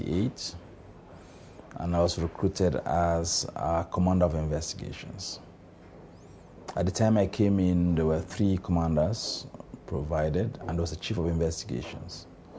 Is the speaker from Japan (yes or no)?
no; Cameroon; I come from Cameroon. Embedded in the heart of Central Africa